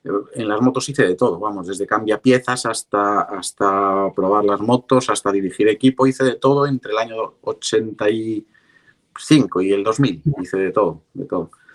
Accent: Galicia, Spain; Cierto, somos los únicos gallegos que estamos ahí

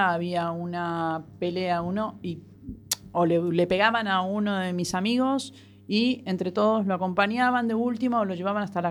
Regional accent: Argentina; moved away; Vengo del extranjero, que vengo desde Argentina.

